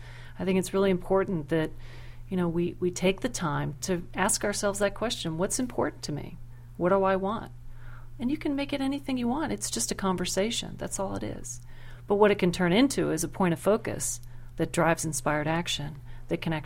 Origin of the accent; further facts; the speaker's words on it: Pennsylvania, United States; moved away as an adult; I'm from Pennsylvania, and I can remember laying on my back underneath the crawl space of a 100-year-old home in Pittsburgh, Pennsylvania